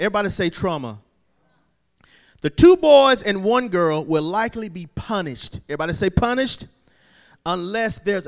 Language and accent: English; Fair Forest, South Carolina, United States; I'm from Fair Forest, South Carolina.